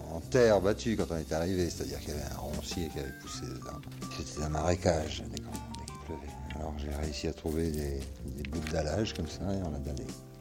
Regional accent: Italy; now in France; je me sens pas dépaysé ici par rapport à ma ville natale parce que bien que je vive maintenant complètement en France depuis longtemps, enfin je suis quand même resté italien

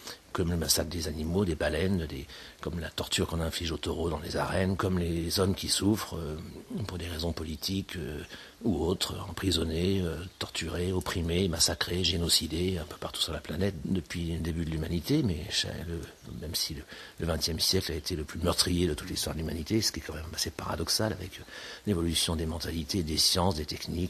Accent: Paris, Île-de-France, France; Je suis attaché à ma ville, même si elle est un petit peu détruite

